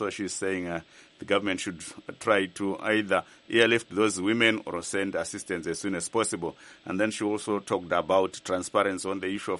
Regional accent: Harare, Zimbabwe; I'm from Harare, but she's from Rewa.

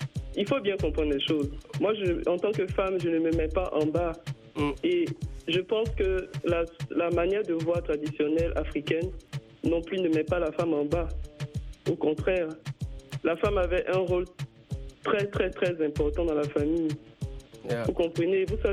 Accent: Côte d’Ivoire; moi je suis africaine, je suis ivoirienne.

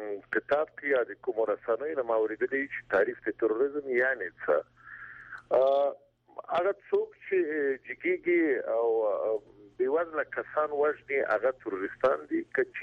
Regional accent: Afghanistan; امریکا ونه توانېدله چې د مونږ د افغانانو هغه خلک وروزي یا په داخل د افغانستان ک

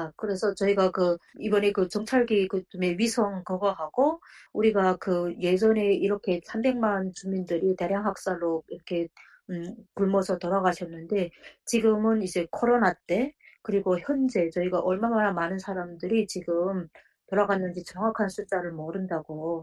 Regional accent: North Korea; 저희가 이제 북한에서 왔던 얘기도 말씀드리고

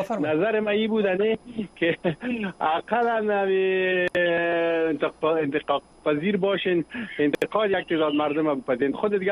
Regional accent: Afghanistan; ما شما ببینید افغان هستیم، من افغان هستیم

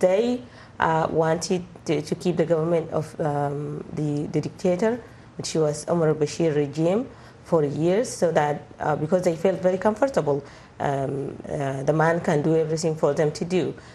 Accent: Sudan; as someone who's born and raised in Sudan and being a Sudanese woman

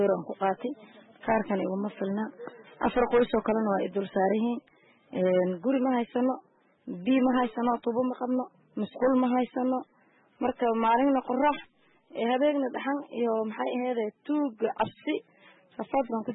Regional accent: Saakow, Middle Juba, Somalia; waxaan ka imaaday aniga degmada saako

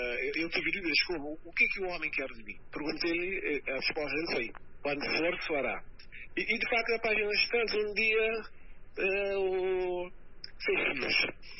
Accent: Portugal; Eu me sinto filho de algo, sou português, sou polite

